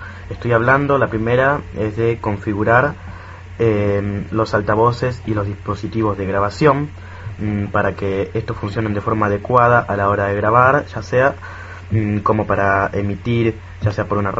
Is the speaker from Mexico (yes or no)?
no; Buenos Aires, Argentina; soy de Buenos Aires, Argentina.